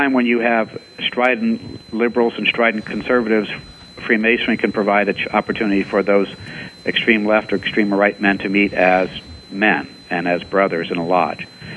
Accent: Iowa, United States; I mean, growing up, I grew up in Iowa, and when I was a kid, you know, we sang Christmas carols at school services or school programs.

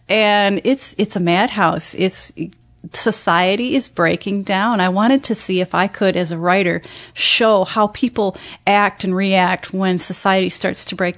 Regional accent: Michigan, United States; I recently moved back home to my home state in Michigan, and rekindled my relationship with my mom.

